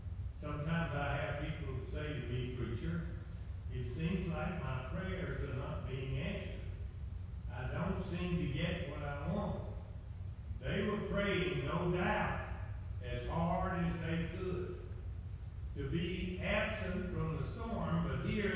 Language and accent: English; Shreveport, Louisiana, United States; I grew up on Cross Lake in Shreveport, Louisiana.